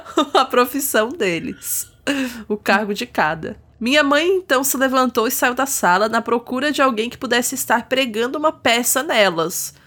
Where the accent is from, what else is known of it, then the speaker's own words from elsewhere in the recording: Brazil; Que eu, como sou brasileira, a primeira coisa que eu pensei foi isso.